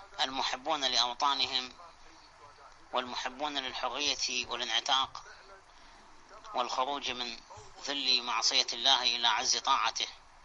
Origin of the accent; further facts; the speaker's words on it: Iraq; ونحن كعراقيين حقيقة قد حز في أنفسنا ذلك